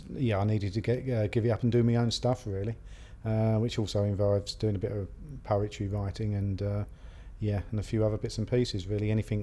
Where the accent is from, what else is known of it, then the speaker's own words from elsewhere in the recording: London, United Kingdom; I'm from London, living in Holloway at the moment, and I'm 52 years old.